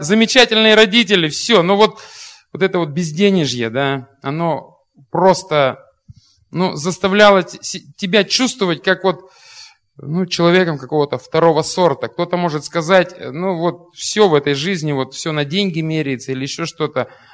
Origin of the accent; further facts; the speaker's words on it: East Kazakhstan Region, Kazakhstan; born there; Я родился в Казахстане, маленький город между Семипалатинском и Усть-Каменогорском.